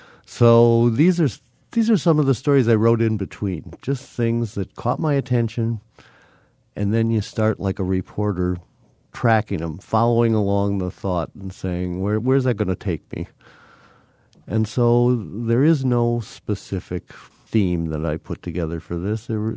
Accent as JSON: {"language": "English", "region": "Wisconsin", "country": "United States", "tie": "born or raised there", "said": "I did. I grew up in Waukesha County. I did a lot of things. I played golf on the public links of Milwaukee. I would go skiing. I'd go out to the Dells. I enjoyed growing up in Wisconsin."}